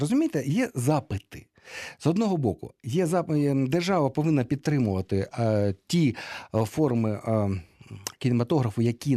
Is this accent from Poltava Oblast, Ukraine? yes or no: no; Luhansk, Luhansk Oblast, Ukraine; Я ж теж зі сходу, так само ж. Я ж теж з Луганська.